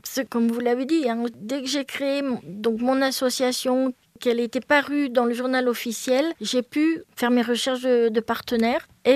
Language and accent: French; Lyon, Auvergne-Rhône-Alpes, France; J'habite donc dans un petit village à côté de moi en montagne qui s'appelle Charchilla. Mais je ne suis pas jurassienne, je suis lyonnaise.